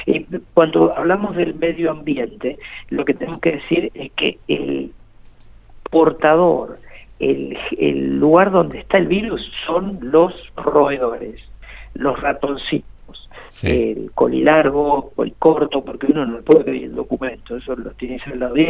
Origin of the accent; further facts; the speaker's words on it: San Martín de los Andes, Neuquén, Argentina; Ese fue mi tacho de residuo de toda mi infancia en San Martín de los Andes.